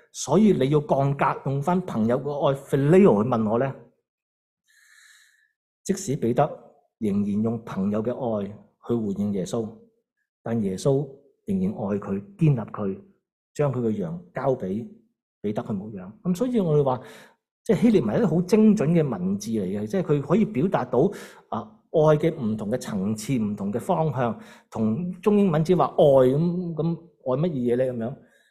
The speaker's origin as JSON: {"language": "Cantonese", "country": "Hong Kong", "moved": "yes", "lives_now": "Canada", "said": "我哋好多都系从香港嚟到加拿大生活嘅人"}